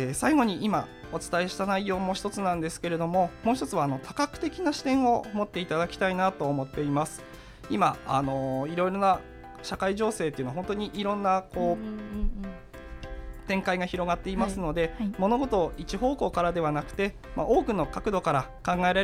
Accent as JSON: {"language": "Japanese", "region": "Fukui", "country": "Japan", "moved": "yes", "lives_now": "Kyoto, Japan", "said": "どうしても地元の福井から出てみたいっていう好奇心から京都へ出てきたんですけれども、"}